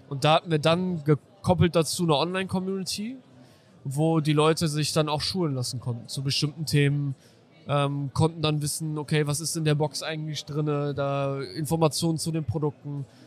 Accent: Düsseldorf, North Rhine-Westphalia, Germany; ich komme eigentlich aus Düsseldorf, bin 26

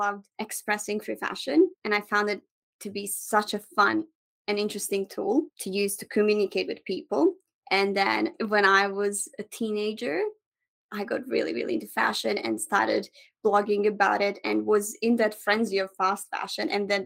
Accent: Bosnia & Herzegovina; now in Australia; So because I came from Bosnia

